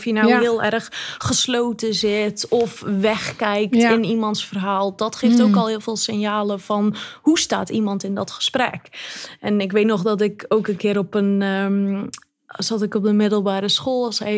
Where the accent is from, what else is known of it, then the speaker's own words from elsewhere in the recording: Zeeland, Netherlands; Kijk, ik kom uit Zeeuw-Vlaanderen en misschien horen sommige luisteraars ook wel een accent.